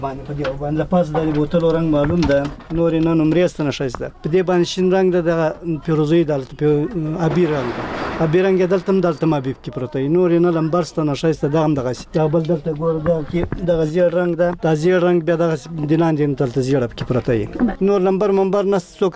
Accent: Ghazni, Afghanistan; also born or lived in Saudi Arabia; now in Kabul, Afghanistan; د غزنی دی ولایت یم. کابل کې اوس 15 کاله کیږي زه له سعودي راغلی یم. مخکې په سعودي کې وم، دلته راغلی یم تقریبا 6 کاله کیږي.

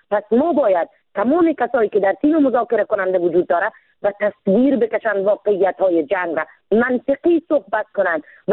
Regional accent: Afghanistan; من زن افغان هستم

